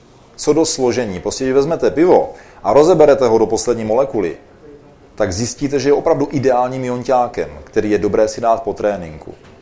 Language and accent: Czech; South Moravian Region, Czechia; born there; protože jsem se narodil na Jižní Moravě ve vinařské rodině, takže jsem původně vinář